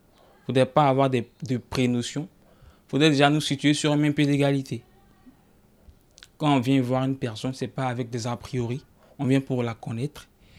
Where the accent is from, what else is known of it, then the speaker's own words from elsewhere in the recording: Côte d’Ivoire; now in Tours, France; Je viens de Côte d'Ivoire. C'est-à-dire, je suis étranger.